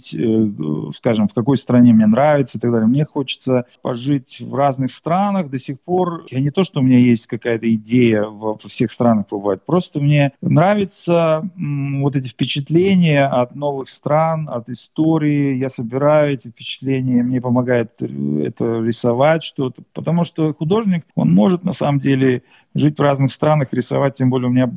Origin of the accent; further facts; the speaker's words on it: Russia; now in Australia; Я человек, приехавший из России